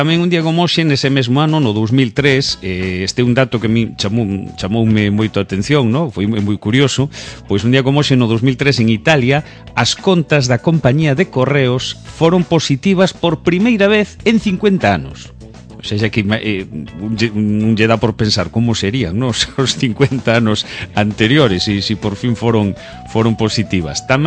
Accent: Galicia, Spain; como os galegos, que estamos prácticamente en todos os países, ¿no?

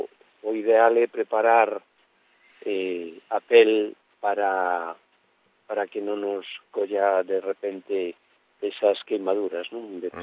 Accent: Galicia, Spain; pero como bon galego, eu penso que hasta o 40 de maio non te saques o sallo.

